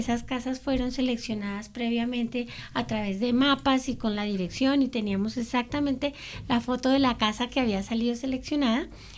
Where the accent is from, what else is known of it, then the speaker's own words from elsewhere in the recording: Bogotá, Bogotá D.C., Colombia; Para mí es de verdad un placer, primero que todo como bogotana